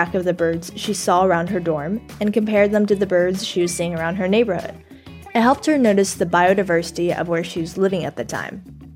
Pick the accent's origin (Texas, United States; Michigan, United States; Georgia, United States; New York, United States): Texas, United States; I'm from Texas and it gets extremely hot in the summer